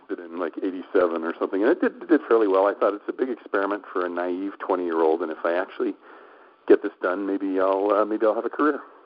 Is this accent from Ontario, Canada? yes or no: no; Calgary, Alberta, Canada; I'm from Calgary, Alberta, and I started out on my 10th birthday.